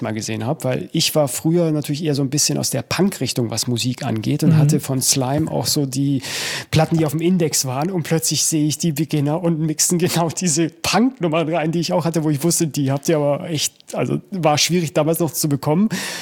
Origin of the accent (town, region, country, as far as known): Munich, Bavaria, Germany